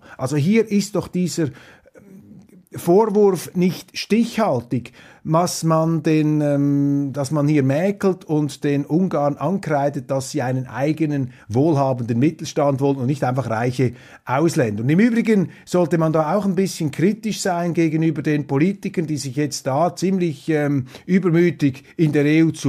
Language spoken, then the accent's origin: German; Switzerland; Und ich versuche da natürlich das Positive auch herauszupicken als Schweizer.